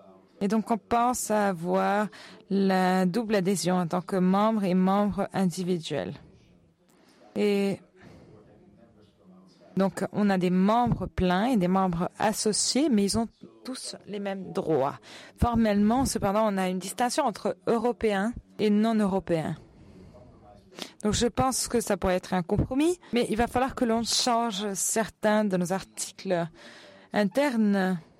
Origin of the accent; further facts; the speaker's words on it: Armenia; À l'origine, je viens d'Arménie